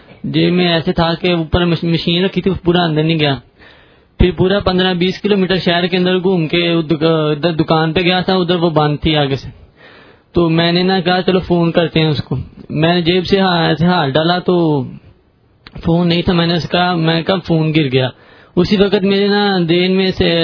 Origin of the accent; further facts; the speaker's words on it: Faisalabad, Punjab, Pakistan; میں فیصل آباد سے آیا۔